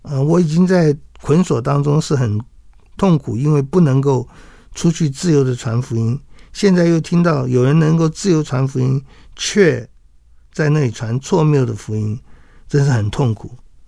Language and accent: Chinese; China; 我们中国人都会觉得活下去是最好的